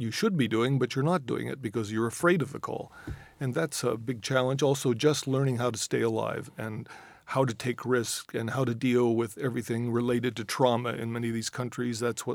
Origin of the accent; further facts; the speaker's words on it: Indiana, United States; born there; moved away as an adult; also born or lived in Canada; I'm a Hoosier. I was born in Indiana, migrated to Canada, and thought I'd be there a year, and ended up spending about 20 years.